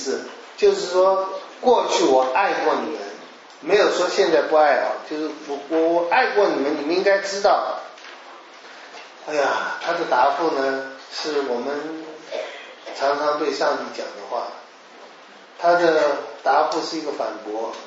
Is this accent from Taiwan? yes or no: yes; Taiwan; 从小到大我在台湾长大